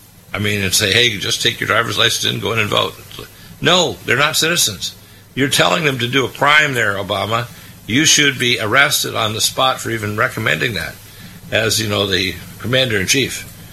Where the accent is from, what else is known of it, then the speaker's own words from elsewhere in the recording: Michigan, United States; That's my home state. When I was born there, my father was working there, my uncles.